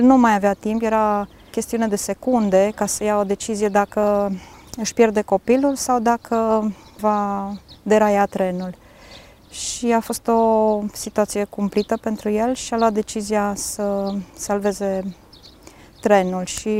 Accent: Turda, Cluj County, Romania; now in Alba Iulia, Romania; Am venit în Alba Iulia, eu sunt din Turda.

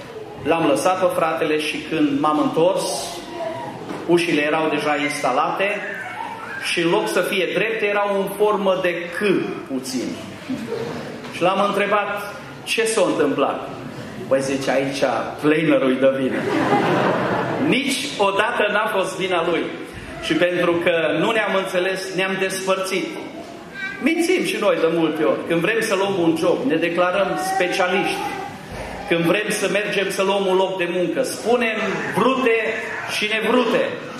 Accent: Romania; Am zis, nicio problemă, suntem români, dăm cu șmirg, cu șlefuit, până o scoatem la nivelul potrivit.

